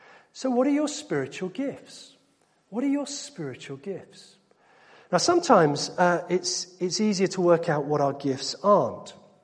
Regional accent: United Kingdom; You don't just say, "I'm fine," which is our normal response, isn't it? Because we're British.

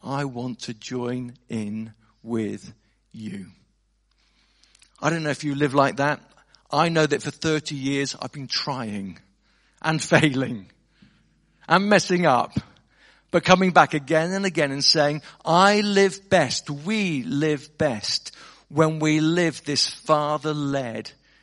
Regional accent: United Kingdom; And we're British, you know, so we don't like to run to the front, do we?

